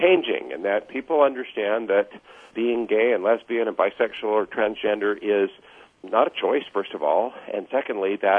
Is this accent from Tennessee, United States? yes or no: yes; Tennessee, United States; I grew up in East Tennessee